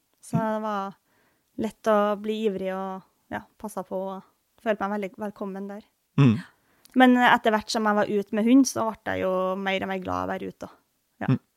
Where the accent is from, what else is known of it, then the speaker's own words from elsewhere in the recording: Ørland, Trøndelag, Norway; Det på Ørlandet. Mm. Et forblåst sted uten hverken fjell eller skog.